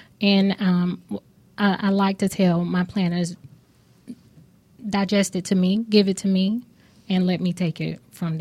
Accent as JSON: {"language": "English", "town": "Atlanta", "region": "Georgia", "country": "United States", "said": "We're not new to events, but we're new to the event industry here in Atlanta, although we're from Atlanta."}